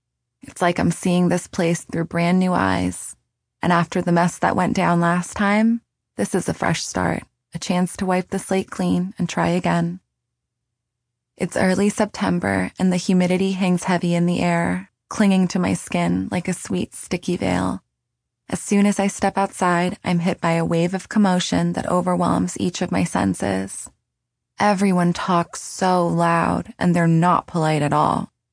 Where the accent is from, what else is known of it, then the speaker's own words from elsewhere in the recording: Lombardy, Italy; born there; English is a second language; I feel more comfortable speaking my native tongue. I was born in Italy and have spent the last few years in Saronno, a small town in the province of Varese